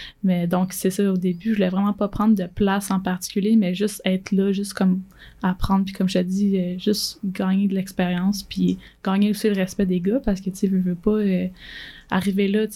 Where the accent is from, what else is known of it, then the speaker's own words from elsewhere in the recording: Valleyfield, Quebec, Canada; 22 ans, je viens de la ville super belle de Valleyfield, qui est dans le sud-ouest. J'ai fait mon cégep là-bas, en fait, avec le Noir